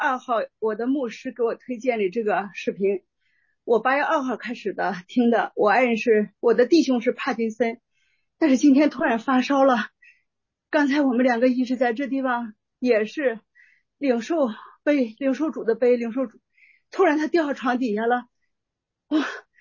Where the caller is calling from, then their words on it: Weihai, Shandong, China; 我们现在在威海。